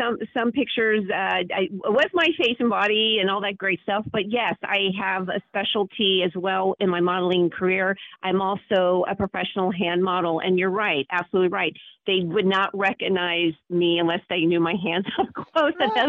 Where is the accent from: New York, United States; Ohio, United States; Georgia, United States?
Ohio, United States; Cincinnati; now in Hollywood, United States; I'm originally from Cincinnati, Ohio, where I was acting and modeling, and the game shows, the world after I moved to Hollywood, California, came into my life later.